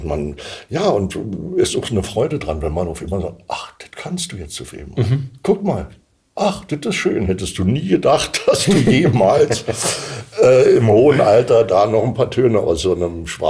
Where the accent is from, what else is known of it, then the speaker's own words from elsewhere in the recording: Germany; Der war beim Zirkus in der DDR, wo ich herkomme